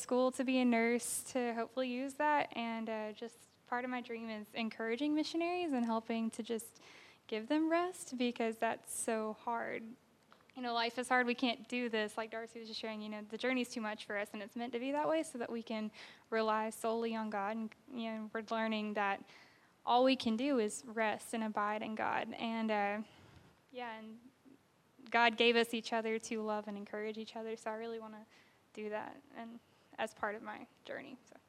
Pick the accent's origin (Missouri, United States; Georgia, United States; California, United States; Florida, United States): Georgia, United States; I'm from Georgia in America, and this is my third time in Japan.